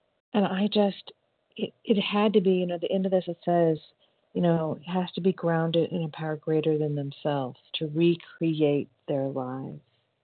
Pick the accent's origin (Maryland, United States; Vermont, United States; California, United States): California, United States; I'm from California.